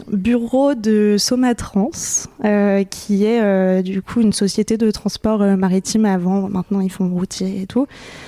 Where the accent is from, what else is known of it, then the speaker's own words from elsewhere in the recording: Lyon, Auvergne-Rhône-Alpes, France; moved away as an adult; also born or lived in Paris; now in Marseille, France; Je suis née et j'ai grandi à Lyon, à la Croix-Rousse plus exactement. Je suis restée là-bas jusqu'à l'âge de 19 ans et après j'ai quitté Lyon pour Paris.